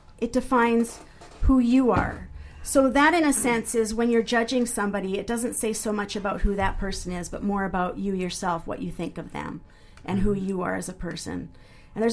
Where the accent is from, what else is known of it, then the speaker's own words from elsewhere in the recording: Canada; I'm a Canadian author as well.